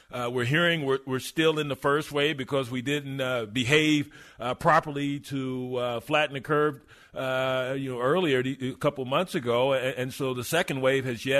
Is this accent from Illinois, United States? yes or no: no; Texas, United States; you know from working with me for 3 years that I'm from West Texas, so I have no indoor voice, and it's not my fault.